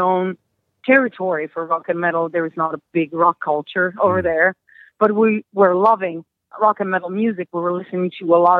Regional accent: Milan, Lombardy, Italy; English is a second language; I grew up in Milano, Italy, and I will be 44 in a week.

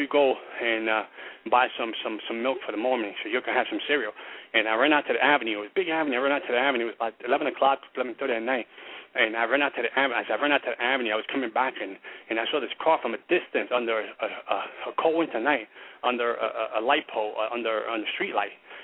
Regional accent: New York City, New York, United States; I remember growing up in the South Bronx, in the cold streets of the South Bronx, that my neighbor was controlled by a gang.

